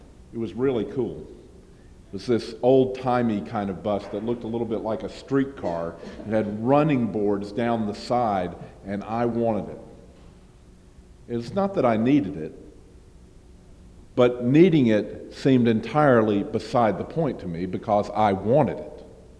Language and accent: English; Georgia, United States; One, of course, is that I'm from Georgia and not from Kentucky.